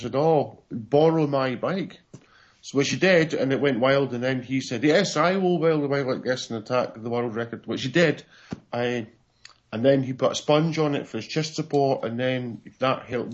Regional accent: Scotland, United Kingdom; also born or lived in England; My mother is Scottish anyhow, but they were there in England for work. So I am Scottish. I moved to Scotland, then lived here

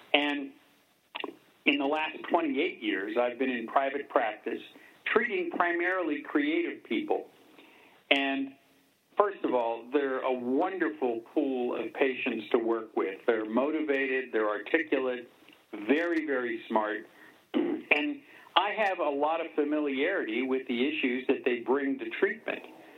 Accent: Pittsburgh, Pennsylvania, United States; You know, I grew up in the Pittsburgh with steel mills, a very blue-collar town, very smoky skies, and that Pittsburgh is gone.

